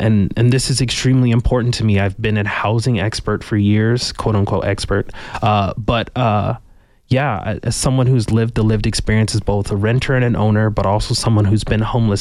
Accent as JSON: {"language": "English", "town": "Sierra Vista", "region": "Arizona", "country": "United States", "tie": "born or raised there", "said": "I always say I'm a kid from born and raised in Sierra Vista, Arizona, but my mother is fourth generation Tucsonan."}